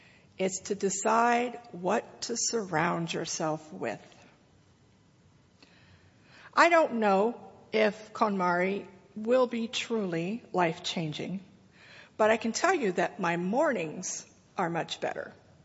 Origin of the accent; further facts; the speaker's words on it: United States; I'm an American, so I found myself with more stuff.